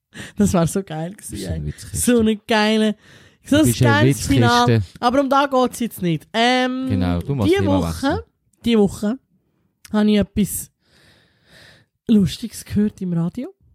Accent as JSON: {"language": "German", "country": "Italy", "said": "Ich bin Italienerin."}